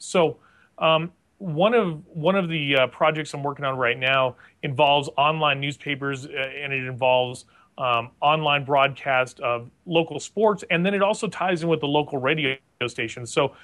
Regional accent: La Junta, Colorado, United States; I like to use small towns like the town I grew up in La Junta, Colorado, where there's about 8,000 people or so.

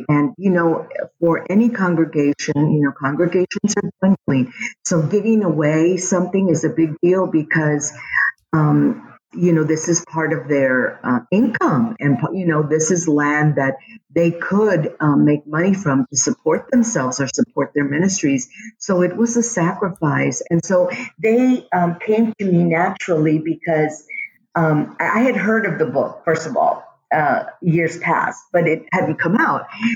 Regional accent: San Antonio, Texas, United States; I grew up on the West Side and went to high school here

